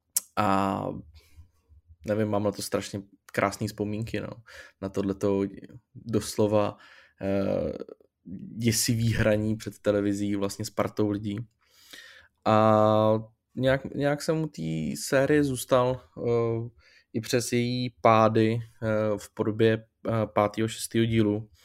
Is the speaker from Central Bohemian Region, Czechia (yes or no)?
yes; Central Bohemian Region, Czechia; also born or lived in Prague; když mi bylo zhruba nějakých 6-7 let. A přestěhovali jsme se zrovna právě z Prahy, jakoby za Prahu s rodičema.